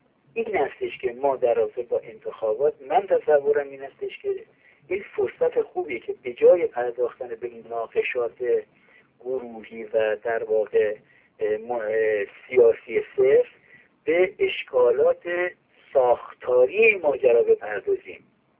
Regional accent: Iran; به همین مقدار در برابر شرف خودمون به عنوان یک ایرانی مسئول هستیم

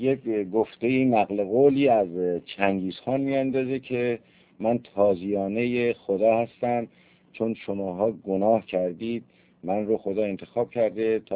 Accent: Iran; بله ما وظیفه شما به عنوان یک مسلمان، وظیفه ما ایرانی ها چی بود؟

